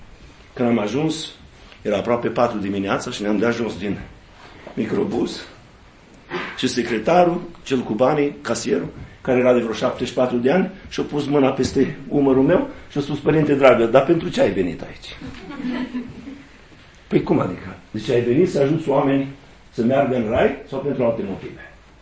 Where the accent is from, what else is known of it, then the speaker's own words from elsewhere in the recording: Dumbrăveni, Sibiu County, Romania; Eu vin din Dumbrăveni